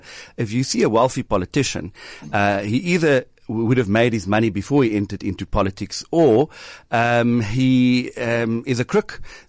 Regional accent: Nelson Mandela Bay, Eastern Cape, South Africa; Well, I'm born and bred in Nelson Mandela Bay. I studied here at what was then the UPE.

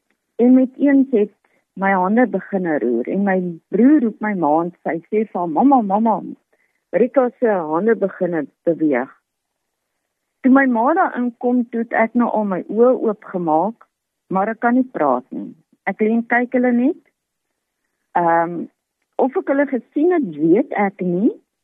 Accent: Jacobsdal, Free State, South Africa; Ek het groot geword in die Vrystaat, daar in Jacobsdal. … van Astartalk, iemand is wat van daai dele afkom.

